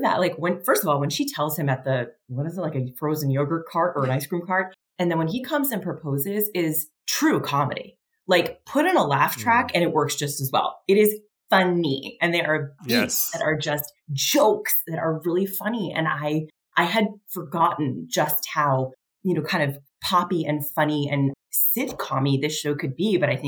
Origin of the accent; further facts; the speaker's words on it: Queens, New York, United States; We get married. I'm from Queens. This is what happens.